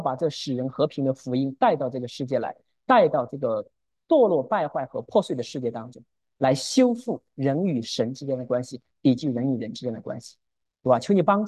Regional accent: China; 但是我们中国人传的就是不要不要不要

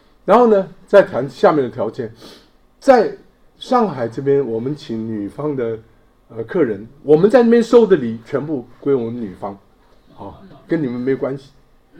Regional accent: Taiwan; 因为我是台湾来的。我们台湾来是没有讲到这个彩礼啊，是没有这些东西的。

